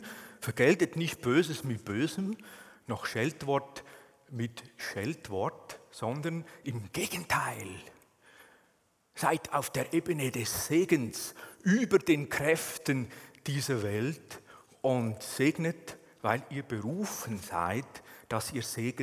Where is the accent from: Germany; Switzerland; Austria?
Switzerland; Aargau; Ich habe es schon gemerkt, wie die Oberländer ticken. Als Aargauer.